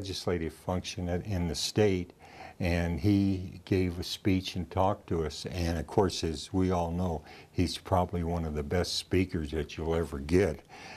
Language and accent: English; DeLand, Florida, United States; born there; I was born in DeLand, Florida, which is a nice little town, and in Volusia County.